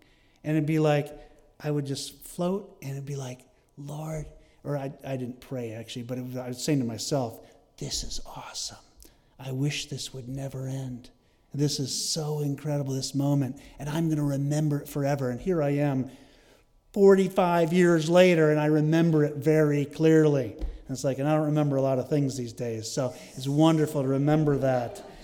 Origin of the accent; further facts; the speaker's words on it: Rochester, New York, United States; I was from Rochester, New York. And so we would take like a 6-hour ride up there to this little cabin in the Green Mountains of Vermont.